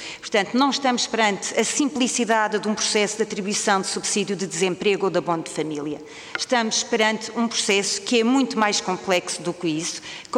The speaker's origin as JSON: {"language": "Portuguese", "country": "Portugal", "said": "que nos orgulha a todos como portugueses"}